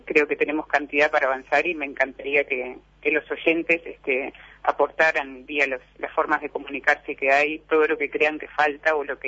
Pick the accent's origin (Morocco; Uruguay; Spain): Uruguay; ¿qué es lo que nos falta para terminar de interiorizarlo, de procesarlo internamente como ciudadanos uruguayos?